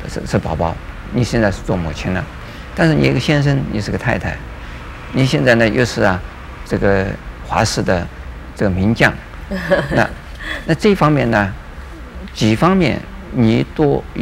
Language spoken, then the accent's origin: Chinese; China; 这是像我们中国人所说的自古耕耘